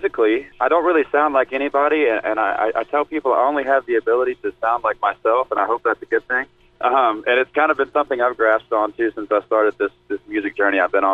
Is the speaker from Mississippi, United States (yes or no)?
yes; Hattiesburg, Mississippi, United States; a lot of people go through my hometown of Hattiesburg when they're on the way either to New Orleans or the beach down in Gulf Shores in that area.